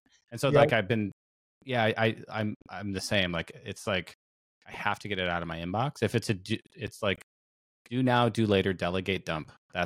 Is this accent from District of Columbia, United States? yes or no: no; Seattle, Washington, United States; I grew up in Seattle, so I grew up playing pickleball in like PE class.